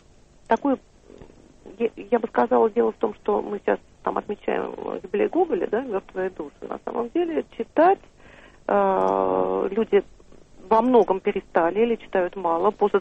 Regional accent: Moscow, Russia; для меня, как для коренной москвички

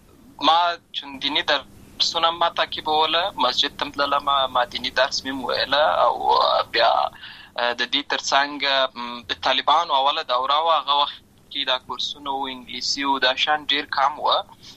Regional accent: Lashkar Gah, Helmand, Afghanistan; born or raised there

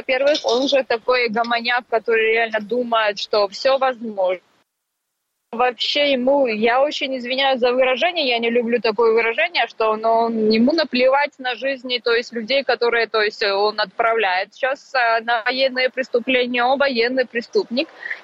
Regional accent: Georgia; и мы помним все грузины, абсолютно население Грузии

